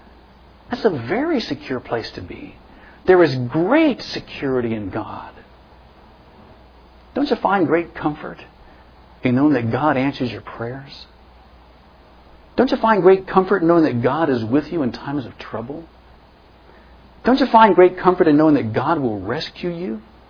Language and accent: English; West Virginia, United States; like a lot of the folks back in my home state in West Virginia.